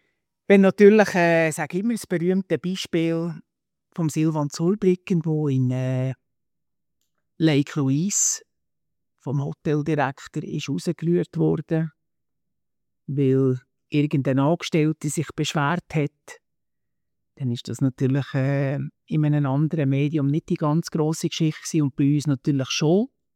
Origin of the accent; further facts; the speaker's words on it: Liechtenstein; weil ich als Liechtensteiner Berichterstatter